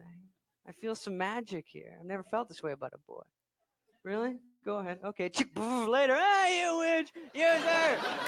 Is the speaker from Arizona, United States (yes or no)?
yes; Arizona, United States; I'm from Arizona. I moved out here.